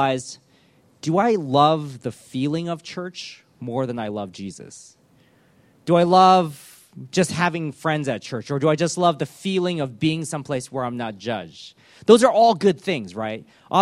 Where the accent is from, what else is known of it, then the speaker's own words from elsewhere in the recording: United States; Now, because I grew up in church in the United States, I really loved it there.